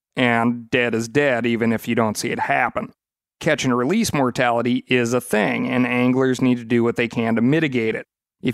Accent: Montana, United States; back in my home state of Montana

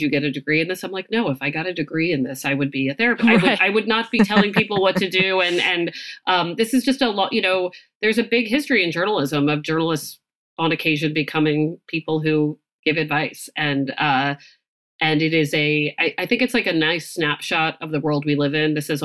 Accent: Maryland, United States; now in Boston, United States; But I am originally basically from Maryland and moved to Boston and have been in Boston so long that I am starting to think like a Boston person, whatever that means.

